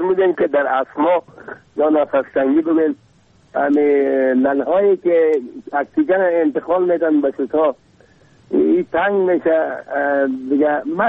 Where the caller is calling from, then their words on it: Kabul, Afghanistan; از کابل هستم.